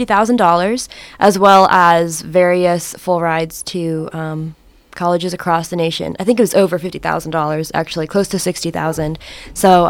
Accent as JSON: {"language": "English", "town": "Anchorage", "region": "Alaska", "country": "United States", "said": "I'm from Anchorage, Alaska."}